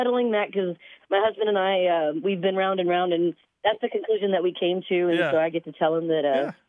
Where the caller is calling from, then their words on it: Evansville, Indiana, United States; I'm calling from Evansville, Indiana.